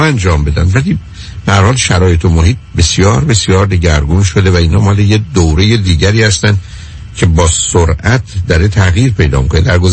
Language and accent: Persian; Iran